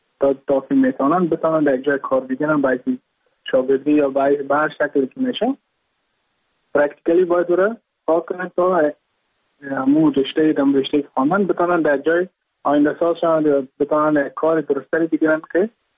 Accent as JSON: {"language": "Persian", "town": "Mazar-i-Sharif", "region": "Balkh", "country": "Afghanistan", "moved": "as an adult", "lives_now": "Goa, India", "said": "از مزار شریف هستم، از قریه شیرآباد که از قریه درفتاده مزار شریف بخش میباشم. ما در سال 2019 ماه جون به هندوستان آمدم"}